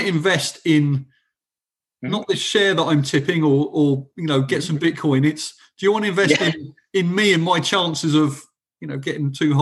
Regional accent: United Kingdom; Obviously, I'm British.

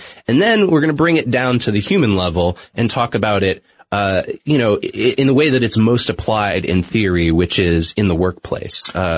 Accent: New England, United States

